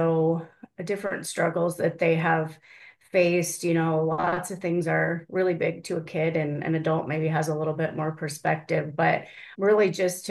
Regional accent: Iowa, United States; from Iowa.

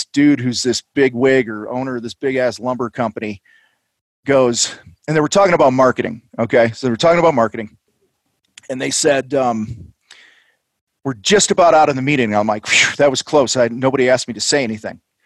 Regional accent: Wheaton, Illinois, United States; because I grew up outside of Chicago in Wheaton, Illinois

